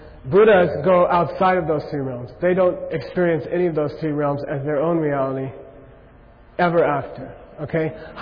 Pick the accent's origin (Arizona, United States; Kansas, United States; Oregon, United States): Arizona, United States; There was a program where I grew up in Arizona where you could ride with the police so you could sympathize with them.